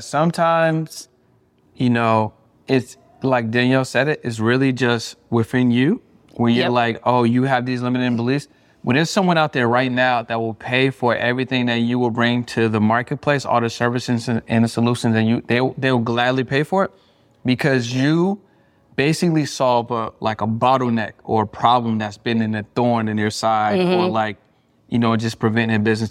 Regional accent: Boston, Massachusetts, United States; Somebody had made a comment about like my hometown, Boston, and like I'm only going to be in Boston for a day.

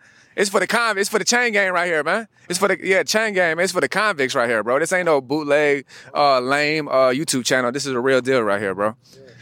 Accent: Houston, Texas, United States; Yeah, I'm from Houston, but you don't got to record it.

